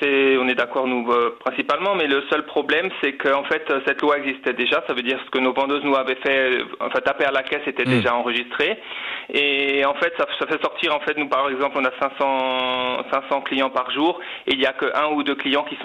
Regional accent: France; Je suis français.

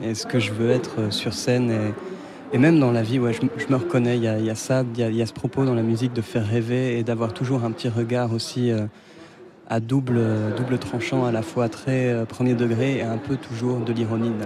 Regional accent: Paris, Île-de-France, France; born there; Oui, je suis né à Paris.

